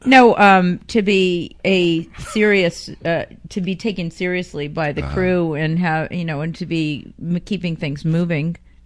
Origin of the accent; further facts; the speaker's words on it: San Francisco, California, United States; also born or lived in New Jersey; No, that's fine. I was raised in San Francisco, so it's fine.